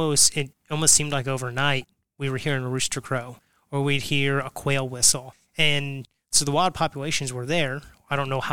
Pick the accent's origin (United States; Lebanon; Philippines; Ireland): United States; Missouri; growing up in Northwest Missouri, about an hour, 45 minutes west of here, grew up in Daviess County.